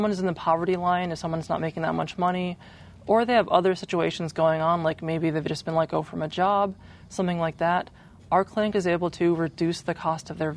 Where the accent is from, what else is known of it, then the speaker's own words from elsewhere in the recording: North Dakota, United States; As a trans woman myself, I grew up in North Dakota. I grew up to our awful winters